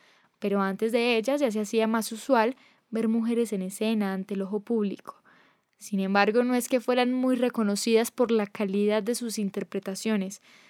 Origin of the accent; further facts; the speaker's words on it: Colombia; Colombia sigue siendo un país joven y como producto de toda esa herencia española, nos quisimos creer que éramos un país homogéneo.